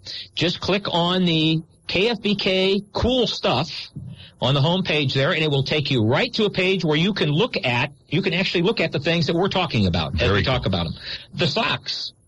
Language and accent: English; California, United States; And I said, you know what? We're from California. In California, we go to the snow.